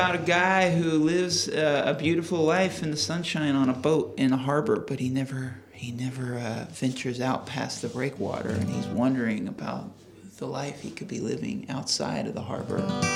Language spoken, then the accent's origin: English; California, United States; We grew up in the Central Valley, way out near Modesto.